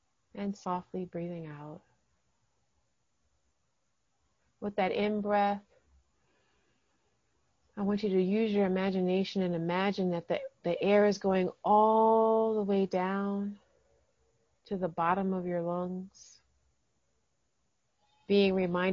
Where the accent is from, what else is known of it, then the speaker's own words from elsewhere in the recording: New York City, New York, United States; I am also originally from New York City, and I happen to be back in the city of my birth on September 11th